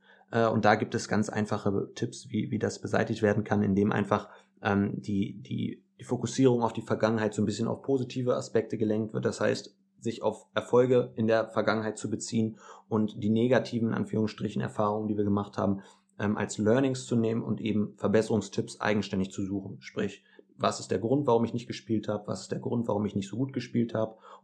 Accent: Hanover, Lower Saxony, Germany; Ich bin 24 Jahre alt, ich komme aus Hannover.

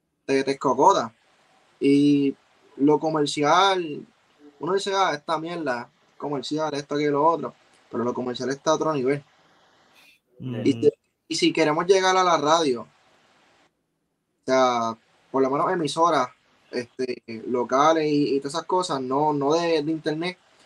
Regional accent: Bayamón, Puerto Rico; Yo soy de Bayamón, acá en la casa, papi, ya tú sabes.

